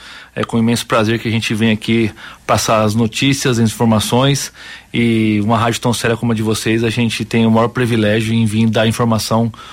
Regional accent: São Paulo, Brazil; also born or lived in Marília; Eu morava em Marília, na verdade, há 11 anos, mas eu sou nascido e criado na Grande São Paulo.

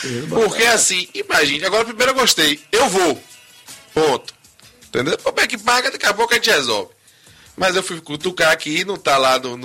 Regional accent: Salvador, Bahia, Brazil; nós podemos apoiar, enquanto baianos e soteropolitanos

